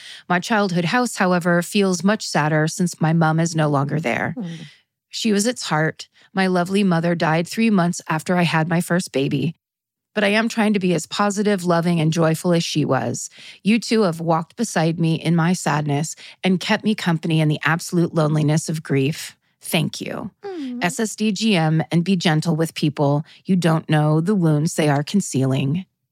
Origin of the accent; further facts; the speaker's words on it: South West England, United Kingdom; I'm from a small village about 10 miles from the beautiful city of Bath.